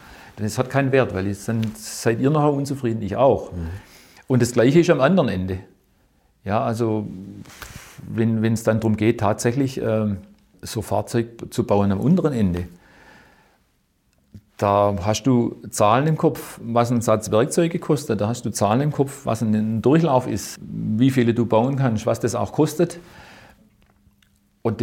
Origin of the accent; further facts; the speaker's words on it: Winnenden, Baden-Württemberg, Germany; Also ich bin in Winnenden aufgewachsen. Winnenden ist die Heimat von Irmscher ehedem gewesen.